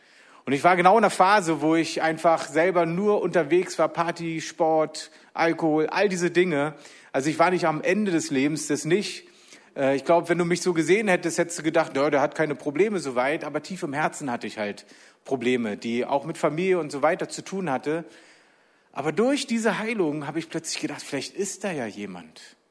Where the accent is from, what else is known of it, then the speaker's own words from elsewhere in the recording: Berlin, Germany; ich bin in Berlin aufgewachsen, in Ostberlin. Da war natürlich nichts mit Glaube erstmal. Als ich 9 war, ist die Mauer gefallen.